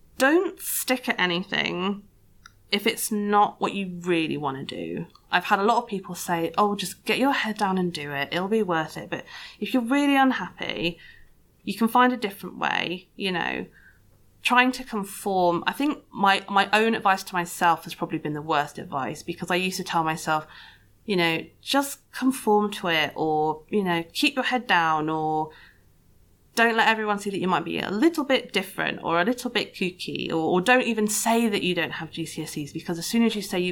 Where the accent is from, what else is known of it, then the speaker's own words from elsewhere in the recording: Sheffield, Yorkshire and the Humber, United Kingdom; I'm actually from Sheffield. I'm Northern. I've just lost my accent.